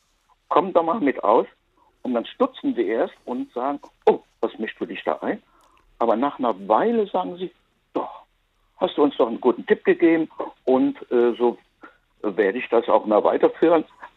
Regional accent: Rhineland, Germany; Ja, Sie hören es ein bisschen, ich bin auch Rheinländer.

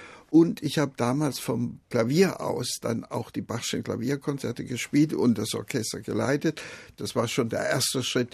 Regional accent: Jena, Thuringia, Germany; also born or lived in Gera; kleinen Dorf bei Gera geboren, aber das war dann, weil mein Vater zu Zeiss eine Anstellung bekam, sind wir nach Jena gezogen und dann habe ich also in Jena dann auch meine Schulzeit gehabt.

